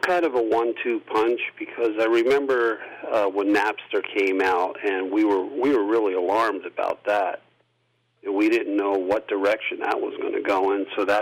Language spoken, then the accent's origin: English; New Jersey, United States; And for me, this kid from New Jersey, you know, all of a sudden I'm surrounded by these, you know, great musicians.